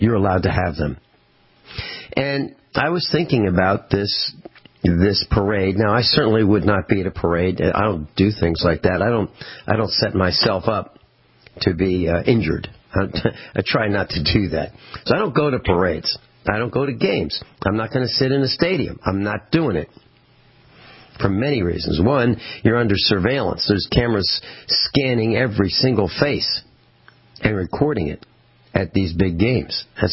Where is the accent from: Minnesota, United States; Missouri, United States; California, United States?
Missouri, United States; I'm hailing from Missouri. I live on a farm in Missouri.